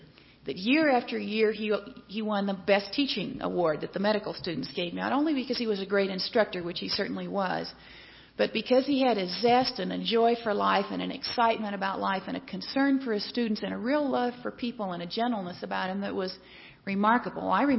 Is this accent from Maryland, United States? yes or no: no; Indiana, United States; moved away as an adult; also born or lived in California; You know, I grew up in Indiana, and when it came time for me to leave Indiana and go out to California to go to college